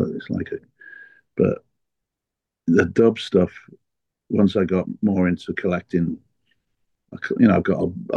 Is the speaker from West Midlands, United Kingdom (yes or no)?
no; Newport, Wales, United Kingdom; I was too young in my hometown of Newport, really, to do it, but there was a big West Indian community in my hometown